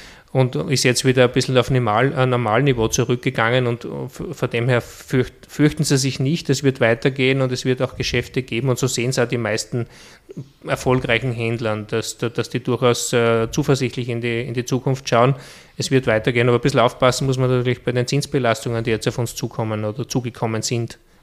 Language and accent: German; Austria; bei uns in Österreich